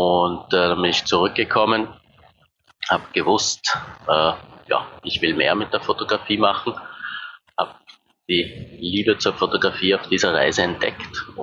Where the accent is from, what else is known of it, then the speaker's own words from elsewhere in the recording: Maria Enzersdorf, Lower Austria, Austria; ich komme aus Marienzersdorf, südlich von Wien